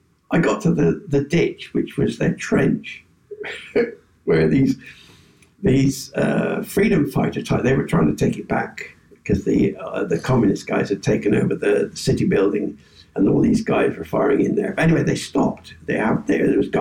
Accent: United Kingdom; I didn't run because I'm British. We don't run.

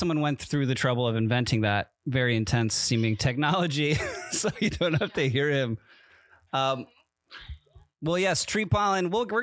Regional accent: East Coast, United States; No, I mean, I grew up on the East Coast and I remember it being a thing.

